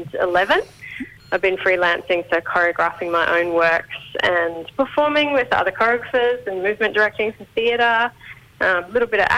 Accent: Rockhampton, Queensland, Australia; growing up in Rockhampton on Darumbal Country there, I just thought the only pathway into dance was working with a ballet company.

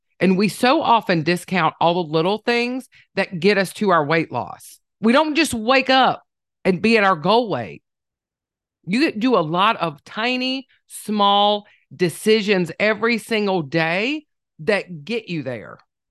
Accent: the South, United States; accent: Southern; because you know I am Southern. I don't know if you could tell by my accent, but I am.

